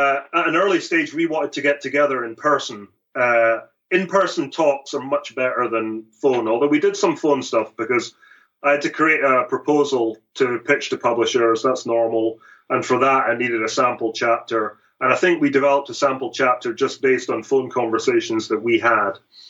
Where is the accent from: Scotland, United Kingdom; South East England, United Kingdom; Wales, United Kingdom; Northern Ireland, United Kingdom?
Scotland, United Kingdom; St Andrews; Yeah, that's my hometown. I grew up there. I played out in the old course all the time as a youngster.